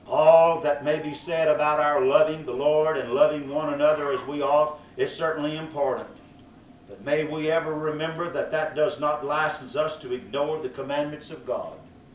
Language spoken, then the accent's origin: English; the South, United States; Well, I was raised deep in the South, and I was and am what they call poor whites down South.